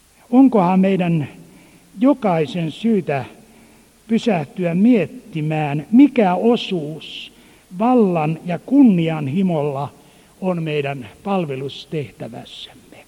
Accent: Helsinki, Uusimaa, Finland; nuorena poikana kävin häntä kuulemassa kotikaupungissani Helsingissä.

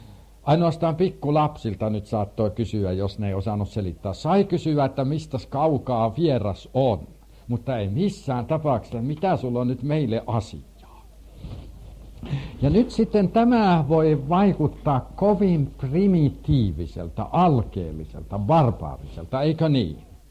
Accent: Central Finland, Finland; Ja minä palaan lapsuuteni kotikylälle, Keski-Suomessa.

